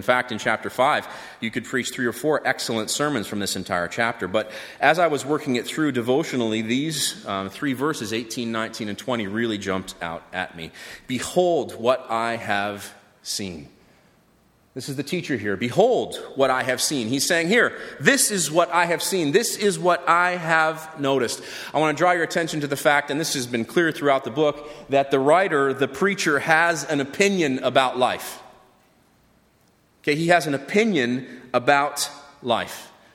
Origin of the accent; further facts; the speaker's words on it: Israel; I grew up in Israel. I grew up there during the first intifada, the first uprising. I grew up in a culture that dealt with terrorism as an everyday thing.